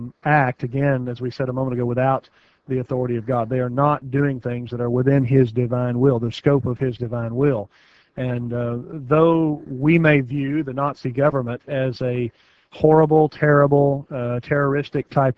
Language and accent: English; United States; believe me, I'm an American through and through, and proud